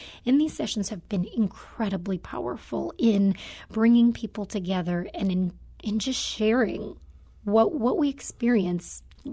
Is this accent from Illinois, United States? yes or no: yes; Chicago, Illinois, United States; I'm from Chicago originally, and actually moved to St. Louis from Los Angeles.